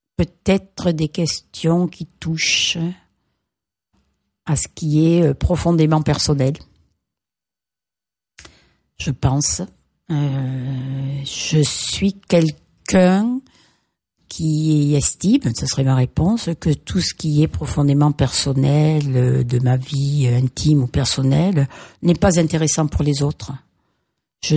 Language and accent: French; Southern France, France; first language Occitan; Puisque je suis aussi très profondément occitane dans l'âme, ma première langue que j'ai entendu parler, en même temps que le français, même avant le français, c'est ce qu'on appelait le patois, la langue occitane.